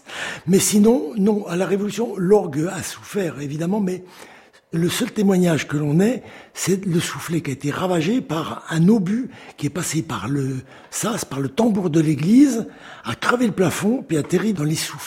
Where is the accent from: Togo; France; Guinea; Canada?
France; Belfort, Bourgogne-Franche-Comté; moi je suis vraiment un enfant du pays là